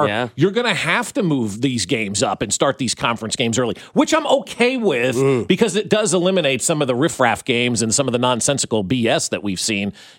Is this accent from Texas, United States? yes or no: no; Cleveland, Ohio, United States; I don't care if that's my hometown team and everything that I've grown up loving. I would rather play for, you know, Center High School than go play for the Cleveland Browns.